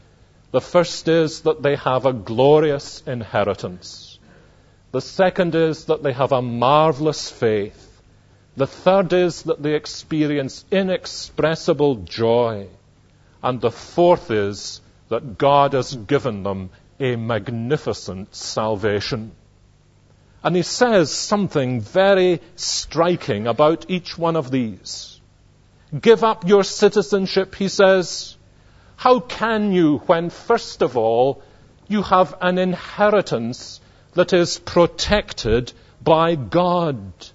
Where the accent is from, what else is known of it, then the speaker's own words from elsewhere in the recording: Scotland, United Kingdom; American citizen? Why? I'm Scottish.